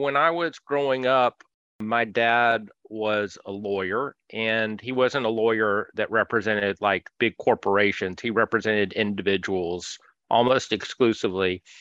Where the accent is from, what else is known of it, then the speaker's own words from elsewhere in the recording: Chattanooga, Tennessee, United States; I'm from Chattanooga, Tennessee, and ran for mayor of my hometown, Chattanooga.